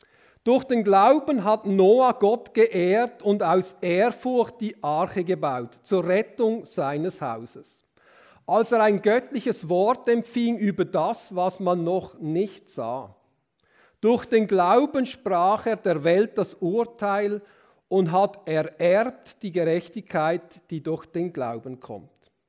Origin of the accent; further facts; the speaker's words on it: Pratteln, Basel-Landschaft, Switzerland; Besitzer von Bratteln, wo ich aufgewachsen bin.